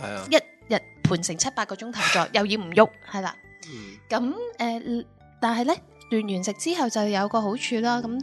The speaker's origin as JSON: {"language": "Cantonese", "country": "Hong Kong", "said": "我哋香港人咧，咁样咧无端端咧消失咗十日咧，其实都会觉得好长。"}